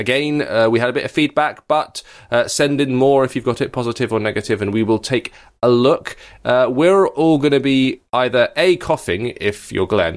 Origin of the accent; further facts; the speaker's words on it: United Kingdom; because we're British, our bodies are unaccustomed to that big glowy thing in the sky.